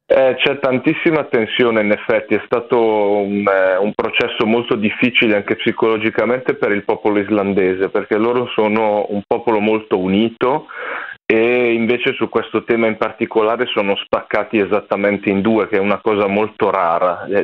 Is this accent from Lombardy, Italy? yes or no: yes; Lombardy, Italy; now in Iceland; sono del nord Italia, sono lombardo.